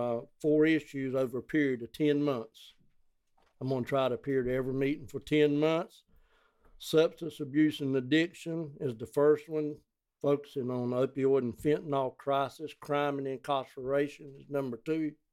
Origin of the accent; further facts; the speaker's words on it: North Carolina, United States; I'm come from Old Country Plowboy in Duplin County.